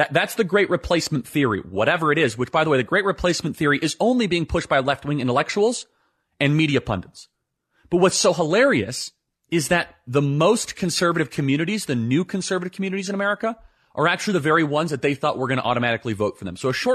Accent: Wheeling, Illinois, United States; Where I grew up in Wheeling, Illinois, I went to Wheeling High School.

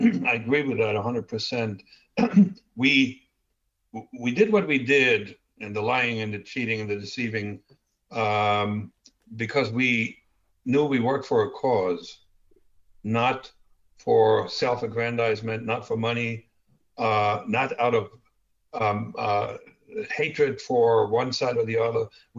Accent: Germany; accent: German; English is a second language; now in United States; But then again, my talent to get rid of almost 100% of my German accent was so unique that they said, all right, he's going to the U.S., they have tall people.

